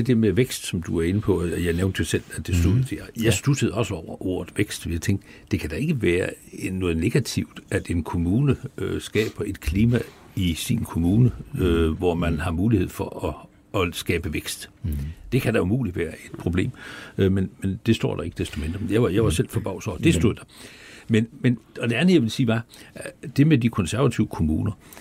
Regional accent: Vejle, Region of Southern Denmark, Denmark; Jeg kommer selv fra Vejle, hvor der er venstreborgmester.

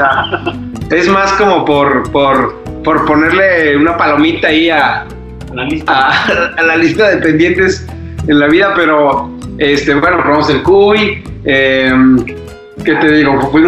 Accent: Hidalgo, Mexico; Mira, nosotros también, digo, somos mexicanos y aquí, pues comemos saltamontes, de todo

